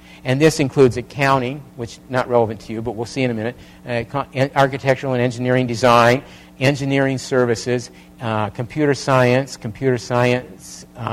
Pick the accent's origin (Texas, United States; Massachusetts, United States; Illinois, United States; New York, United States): Illinois, United States; Chicago; born there; Whoever thought I was born in Chicago, I never wanted to go back to Chicago.